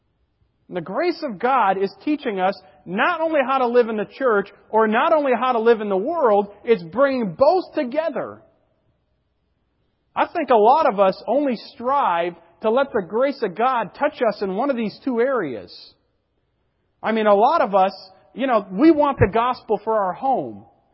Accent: United States; Back where I grew up on the Connecticut River, they had the Shad Derby.

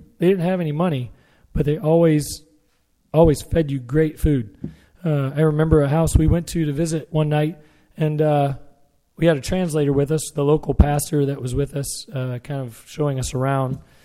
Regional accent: Maryville, Tennessee, United States; Originally, I'm from East Tennessee, a little town called Maryville. I'm a Tennessee grad.

